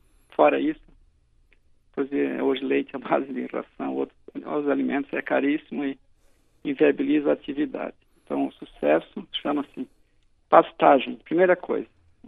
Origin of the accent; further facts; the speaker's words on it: Ituporanga, Santa Catarina, Brazil; eu vim de outra região, eu vim de Ituporanga, né? Que lá a gente era pequeno, já via, né, a atividade, né? A região de alemães